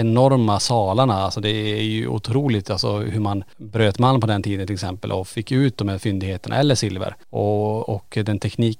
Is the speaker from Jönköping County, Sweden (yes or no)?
no; Kiruna, Norrbotten County, Sweden; vi är ju födda uppvuxna i Kiruna